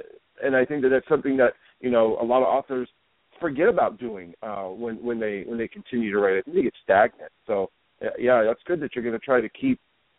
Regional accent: Ohio, United States; I'm from Ohio. So I'm familiar with that area, yeah, because I'm from Ohio, yeah.

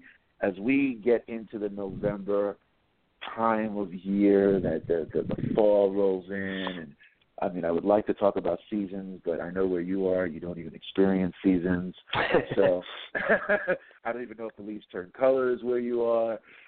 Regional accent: East Coast, United States; We've got a bit of a different mentality growing up where we grew up on the East Coast, my friend.

